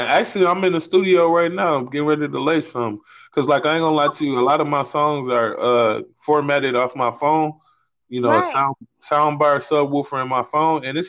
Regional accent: Chicago, Illinois, United States; now in Wisconsin, United States; Okay, I'm from Chicago, but I'm in Wisconsin.

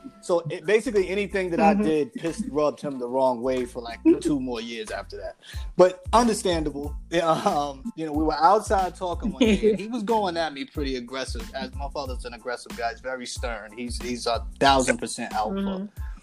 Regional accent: Lynchburg, Virginia, United States; I was born in Virginia. I was actually born in a city called Lynchburg, Virginia. That's where I was born. I went to high school out there as well.

